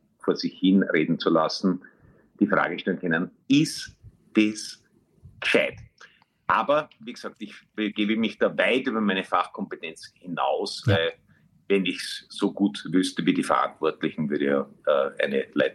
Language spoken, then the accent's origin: German; Vienna, Austria; ich bin in der Brigittenau aufgewachsen und meine erste Wohnung war im zweiten, im Stuberviertel, als das von Gentrifizierung noch also unvorstellbar weit entfernt war.